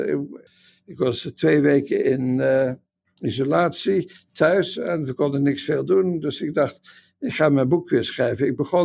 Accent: Netherlands; moved away; Want ik kwam uit Nederland.

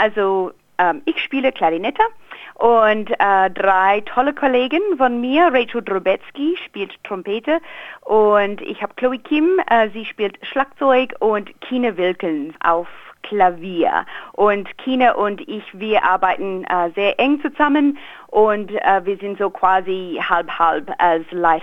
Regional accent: Australia; German is a second language; also born or lived in Cologne / Wuppertal / Berlin; ich komme ursprünglich aus Australien. Ich habe aber knapp 16 Jahre in Europa gelebt und 12, 13 Jahre davon in Deutschland. Ich habe in Köln, Wuppertal und Berlin gelebt, also als Musikerin und Komponistin. Und ich bin seit diesem Jahr mit der Krise wieder in Australien.

